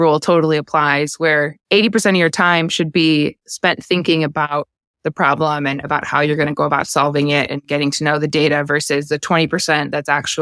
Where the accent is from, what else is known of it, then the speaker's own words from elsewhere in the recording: Chicago, Illinois, United States; so I'm from the Chicago area initially.